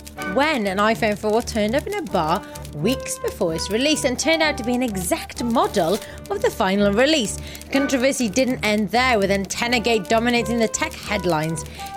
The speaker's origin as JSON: {"language": "English", "region": "Wales", "country": "United Kingdom", "said": "As in a Welsh person would say it, which is what I am."}